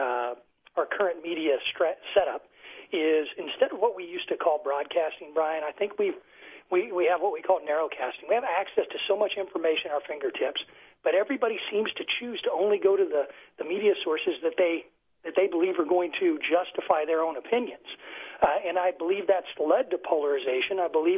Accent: Taylorville, Illinois, United States; in communities like I'm in today in my hometown of Taylorville

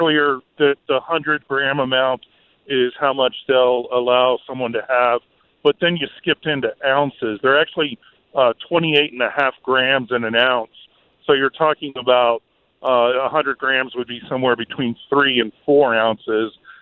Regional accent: Texas, United States; Well, I'm actually from Texas. They're in Williamson County, Texas, which is the Austin area, which is where I'm from.

